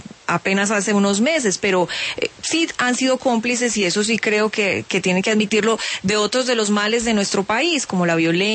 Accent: Colombia; nosotros, como colombianos

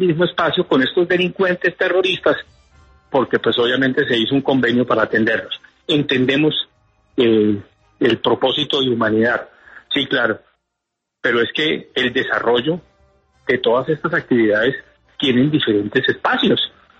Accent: Colombia; somos nosotros como pueblo colombiano

